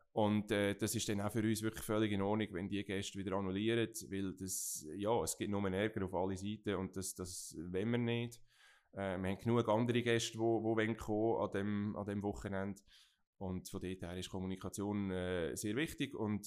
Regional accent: Lucerne, Switzerland; Und als Luzerner, ja, ich sage jetzt mal, gibt es nicht viel Schöneres, in diesem Bereich zu arbeiten.

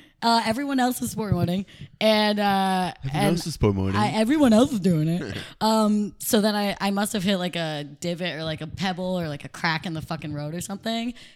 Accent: Saratoga, New York, United States; Where am I from? Saratoga, Lake George area.

